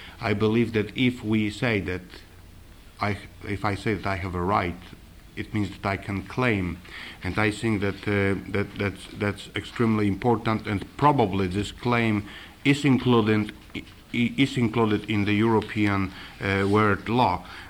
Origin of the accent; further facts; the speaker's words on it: Warsaw, Masovian Voivodeship, Poland; English is a second language; I'm from Warsaw